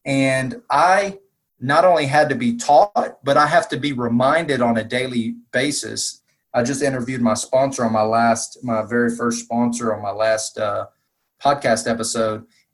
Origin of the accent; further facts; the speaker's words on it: the South, United States; I'm from the South and the Bible Belt.